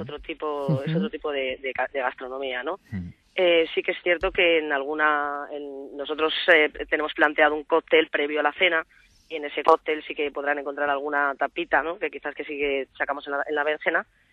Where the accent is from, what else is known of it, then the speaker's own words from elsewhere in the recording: Spain; nosotros somos, yo soy española, sí, y creo en la tradición